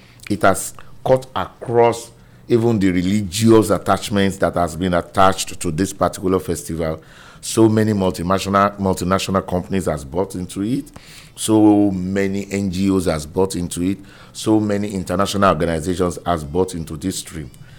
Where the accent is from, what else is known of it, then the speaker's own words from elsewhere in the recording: Lagos, Nigeria; I remember when I was growing up in Lagos, Nigeria.